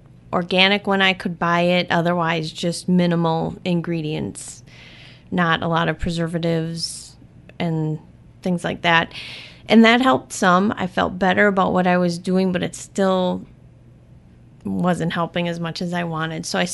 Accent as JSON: {"language": "English", "town": "Crivitz", "region": "Wisconsin", "country": "United States", "said": "I am originally from Crivitz, Wisconsin."}